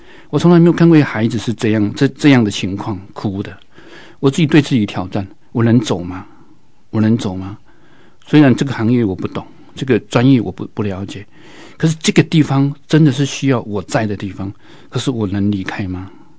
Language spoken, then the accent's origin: Chinese; Hualien, Hualien County, Taiwan; 其实我回到花莲，第一花莲是我故乡，我离开花莲很久了啊，妈妈在花莲